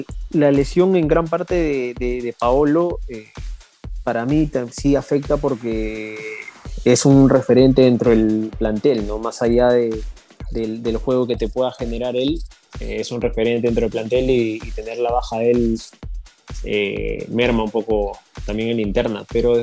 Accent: Peru; also born or lived in United States; Yo no nací en Perú, Yo nací en Estados Unidos. Pero viví acá toda mi vida, así que yo me considero peruano.

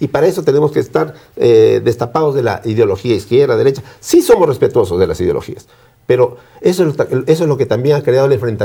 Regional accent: Lima, Peru; Pero ahora pues ya definitivamente yo radico en Lima. Yo soy limeño, ¿no?

